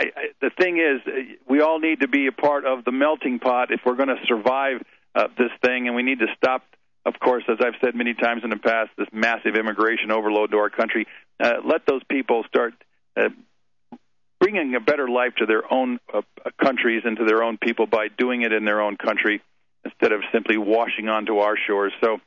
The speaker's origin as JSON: {"language": "English", "country": "United States", "tie": "born or raised there", "said": "I've always just been American. I'm an American boy, born and raised. I'm an American man, born and raised."}